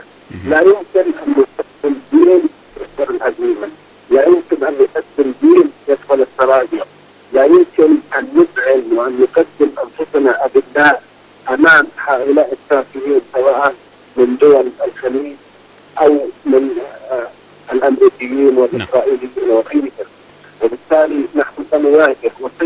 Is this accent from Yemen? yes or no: yes; Yemen; ونحن كيمنيين مهتمين أيضا بالموقف